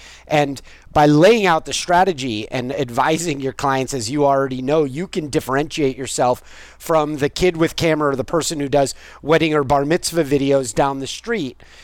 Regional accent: California, United States; You know, I grew up in California, and the saying in California, the American saying is

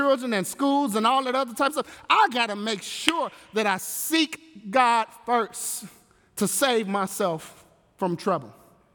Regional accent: Inglewood, California, United States; You know, I grew up in Inglewood, and it seemed like everybody in the community, everybody went to church.

